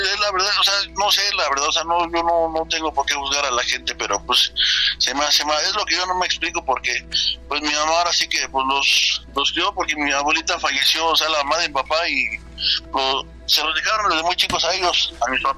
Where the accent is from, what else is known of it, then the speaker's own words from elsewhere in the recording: Michoacán, Mexico; mi mamá y mi papá, pues ellos se vinieron de allá. Nosotros somos de Michoacán.